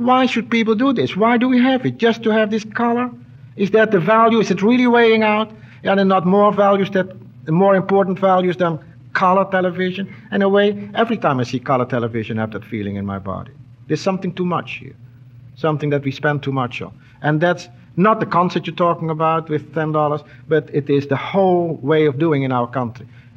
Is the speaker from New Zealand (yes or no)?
no; Netherlands; English is a second language; Of course, I'm coming from Holland. Now, Holland is the 10th most wealthy country in the world.